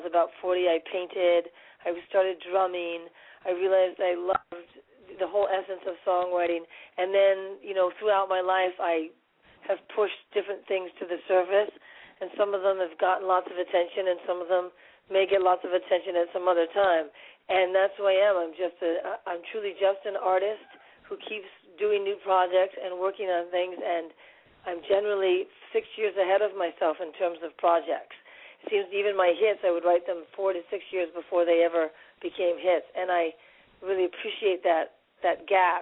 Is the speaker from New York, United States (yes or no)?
yes; New York City, New York, United States; I am a girl from New York City.